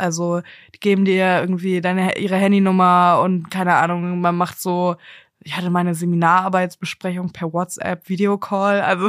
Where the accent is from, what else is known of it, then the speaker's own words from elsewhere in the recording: Techentin, Mecklenburg-Vorpommern, Germany; Das ist Techentin. Techentiner würden sagen, wir sind eigenständig.